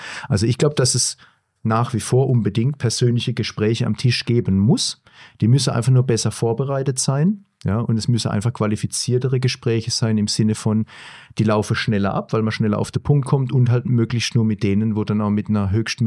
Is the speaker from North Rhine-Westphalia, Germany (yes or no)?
no; Baden-Württemberg, Germany; also wenn man an unserem Austausch jetzt erkennt, dass wir aus Baden-Württemberg kommen